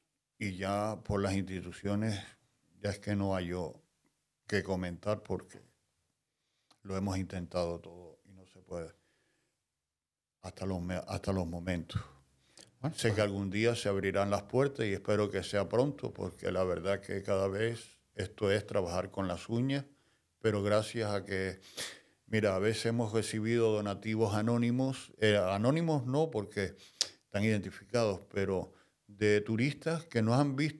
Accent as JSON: {"language": "Spanish", "town": "Tenerife", "region": "Canary Islands", "country": "Spain", "lives_now": "Fuerteventura, Spain", "said": "Yo mismo vengo de Tenerife. Ya tengo 20 años en la isla. Y ya yo me considero majorero y amo la costa de Fuerteventura."}